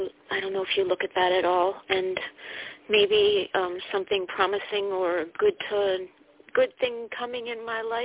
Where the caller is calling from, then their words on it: Connecticut, United States; Oh, Connecticut.